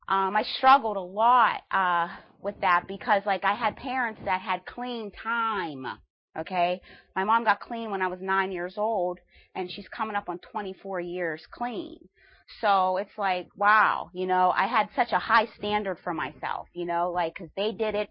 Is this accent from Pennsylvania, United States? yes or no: yes; Pittsburgh, Pennsylvania, United States; I grew up in Pittsburgh, and my mom and my father are both in recovery.